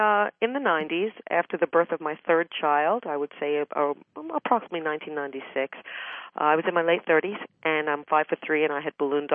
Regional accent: New York City, New York, United States; I grew up in New York City, born in 1959

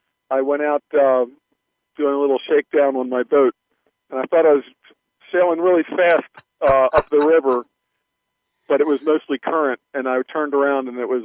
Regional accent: Baltimore, Maryland, United States; born there; I was born in Baltimore, Maryland in 1957, which makes me a baby boomer, an old guy, sort of.

